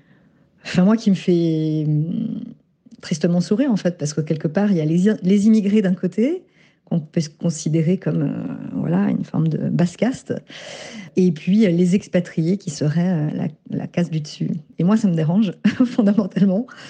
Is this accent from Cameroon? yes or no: no; France; born there; Moi, je me sens française, je suis née en France